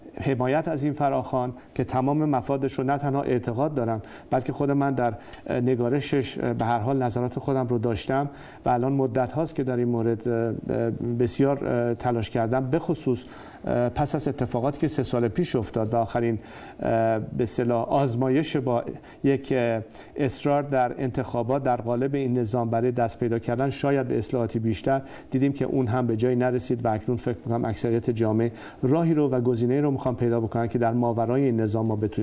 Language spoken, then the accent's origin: Persian; Iran; اگر من امروز به عنوان یک ایرانی در درجه اول